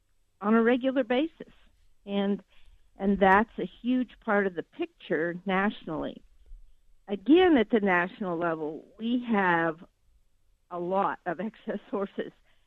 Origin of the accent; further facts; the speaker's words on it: the West, United States; born and bred in the West and in this desert ecosystem